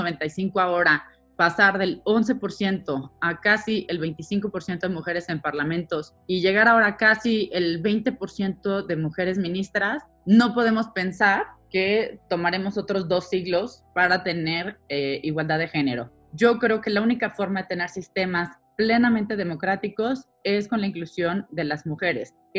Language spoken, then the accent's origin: Spanish; Mexico; en mi país, en México, uno de cada cuatro hogares depende completamente del ingreso de una mujer